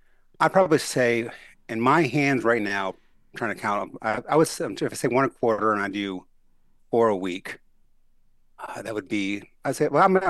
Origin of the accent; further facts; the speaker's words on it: New Orleans, Louisiana, United States; But I'm from New Orleans.